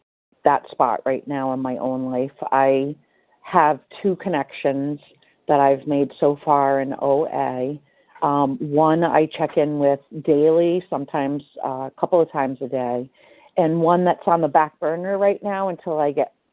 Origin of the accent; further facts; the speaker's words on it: Rhode Island, United States; I'm from Rhode Island.